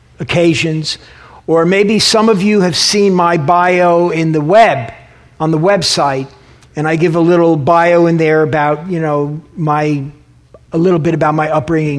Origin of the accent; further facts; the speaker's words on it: Queens, New York, United States; also born or lived in Sullivan County, New York; And when I started first grade, my family, we moved to Queens, New York. And so started first grade. I grew up in Bayside, Queens.